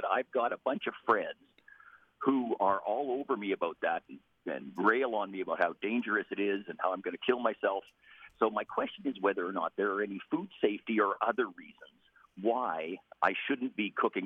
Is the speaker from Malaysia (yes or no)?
no; Yellowknife, Northwest Territories, Canada; No, I'm from Yellowknife, way north.